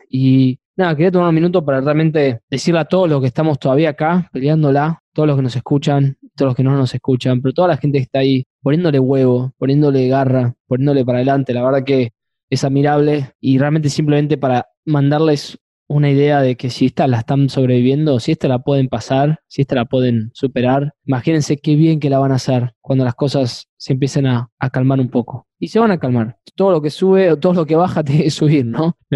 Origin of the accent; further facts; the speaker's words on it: Argentina; now in Houston, United States; yo soy originalmente de Argentina, pero vivo en Texas hace ya 10 años